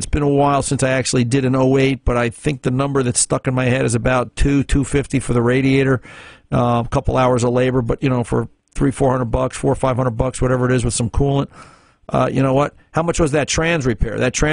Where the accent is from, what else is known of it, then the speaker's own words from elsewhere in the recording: New Jersey, United States; I often explain to people it sounds like, and I'm from New Jersey, so I'm used to this